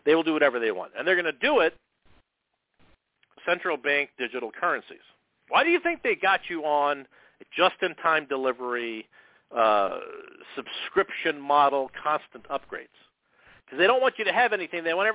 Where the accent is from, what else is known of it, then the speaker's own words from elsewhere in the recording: United States; Now, look, I'm an American. I'm a patriot. I love my country.